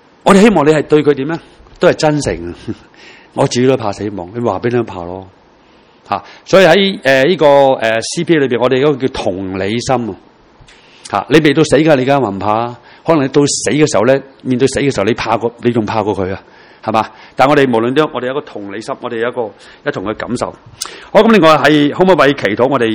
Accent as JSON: {"language": "Cantonese", "country": "China", "said": "所以我中国人有一句话几得意，"}